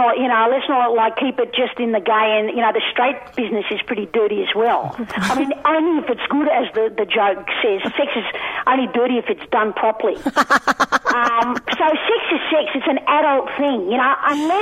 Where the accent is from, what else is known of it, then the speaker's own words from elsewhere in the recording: Broadmeadows, Victoria, Australia; accent: Broadmeadows; My accent's from Broadmeadows. Where do you reckon? Nah, come on, my accent is half Yobbo, half my parents.